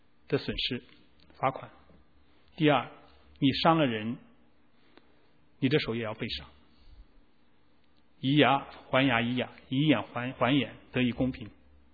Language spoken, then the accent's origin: Chinese; China; 我们中国人的宗教中还有像灶上这种老君一样